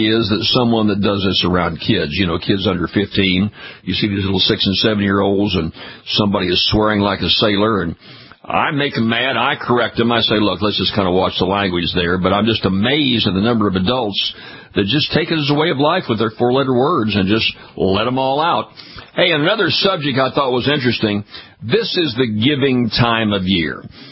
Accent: Louisiana, United States; And I got to tell you, my home state, Louisiana, was one of the states that swear more.

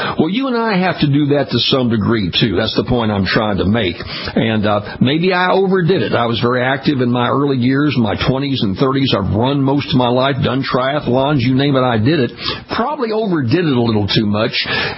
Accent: Louisiana, United States; What happens in a number of states, including my home state right here in Louisiana

